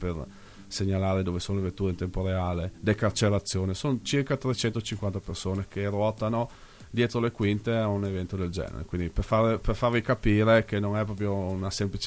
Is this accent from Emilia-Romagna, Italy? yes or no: no; Ampezzo, Friuli-Venezia Giulia, Italy; Io sono originario di Ampezzo